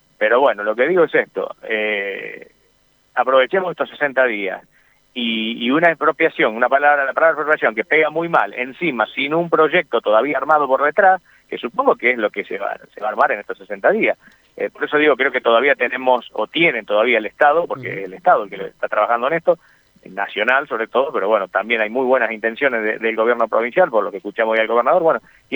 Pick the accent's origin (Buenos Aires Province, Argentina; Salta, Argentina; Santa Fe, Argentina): Santa Fe, Argentina; A ver, uno como santafesino